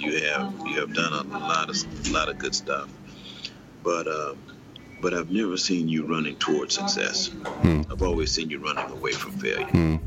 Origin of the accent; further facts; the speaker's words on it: Houston, Texas, United States; You know, so I grew up in Houston, Texas. And I grew up in a Houston that was racially polarized, that was economically polarized as well.